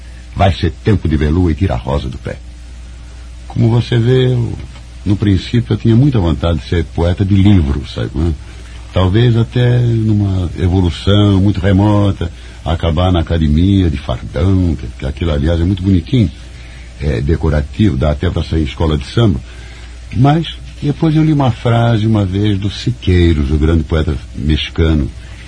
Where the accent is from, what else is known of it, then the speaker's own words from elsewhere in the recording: Rio de Janeiro, Brazil; born there; Mas o Rio de Janeiro, o Rio que eu conheci, era a cidade em que o povo era